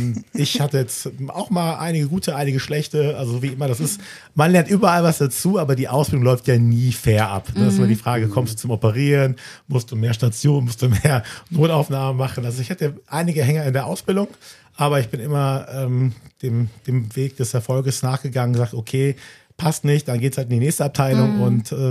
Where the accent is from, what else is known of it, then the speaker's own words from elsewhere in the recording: Düsseldorf, North Rhine-Westphalia, Germany; also born or lived in Recklinghausen; now in Hamburg, Germany; ich bin aus NRW, gebürtig aus Recklinghausen, Herten, aber groß geworden in Düsseldorf, aber jetzt schon glücklich seit 2021 in Hamburg.